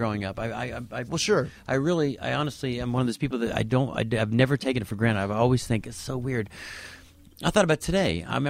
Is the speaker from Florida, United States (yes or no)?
yes; Cocoa Beach, Florida, United States; also born or lived in Orlando; I grew up in Cocoa Beach and then Orlando, yeah.